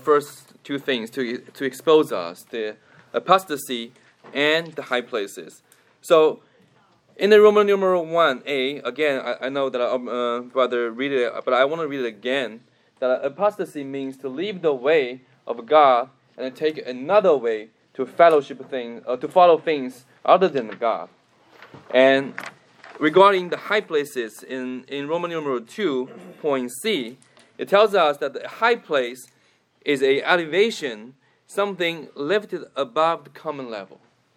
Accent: China; So it's so funny that I came from China, of course. I don't have the background of the Christianity

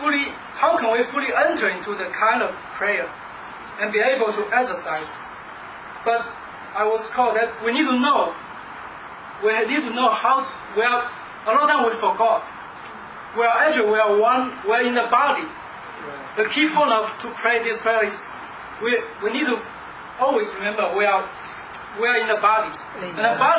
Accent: China; now in United States; For us, we come from China. That's a special day for me because 15 years ago, I came from China to the United States.

